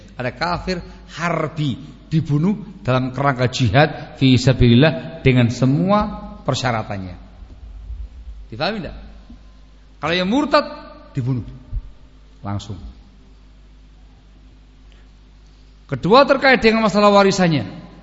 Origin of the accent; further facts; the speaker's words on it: East Java, Indonesia; Jawanya antum lemah lembut, tapi mendul mburi. Kalau Jawanya saya, Jawa Timur, mendul ngarep.